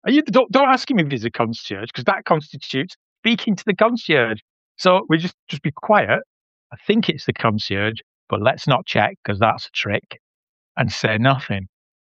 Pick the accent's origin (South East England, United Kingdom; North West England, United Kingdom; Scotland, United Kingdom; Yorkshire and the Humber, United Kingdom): North West England, United Kingdom; Bolton; We're from Bolton. We think this is nice. Best of Bolton.